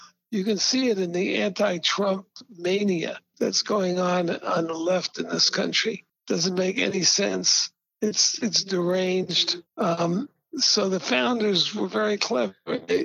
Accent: United States; And I say this as an agnostic, non-observant Jew. I say it as an American

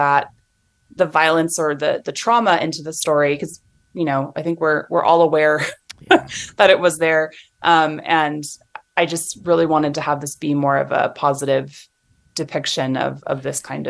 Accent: California, United States; because I've lived in the Pacific Northwest now for about 15 years, but I'm Californian and I lived there for most of my early life.

